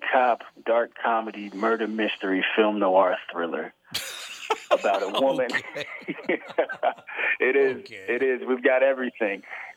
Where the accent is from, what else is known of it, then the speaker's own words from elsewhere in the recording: New York, United States; So I grew up, I'm from Long Island, New York.